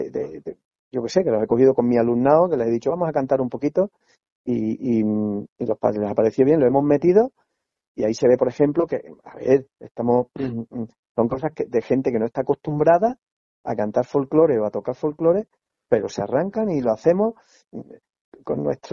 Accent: Piornal, Extremadura, Spain; los que somos de Piornal, pues claro, es que ya estamos con...

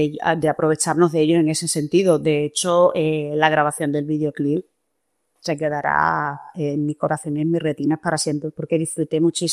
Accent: Extremadura, Spain; he querido hacer … titulados … porque para mí … son las joyas de nuestra tierra.

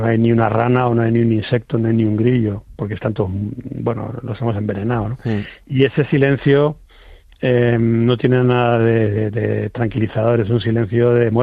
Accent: Madrid, Community of Madrid, Spain; now in La Granja, Spain; Yo soy de Madrid. Lo que pasa es que hace 30 y tantos años que vivo en un pueblo de Segovia, en Barsaín y La Granja, en la Sierra de Guadarrama, que por cierto, ahora ya es Parque Nacional.

